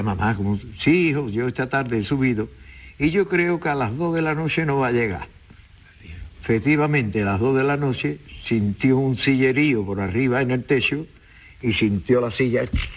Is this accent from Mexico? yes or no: no; Cádiz, Andalusia, Spain; born there; Qué maravilla más grande de Cádiz. Pero de Cádiz antiguo no cuando yo nací.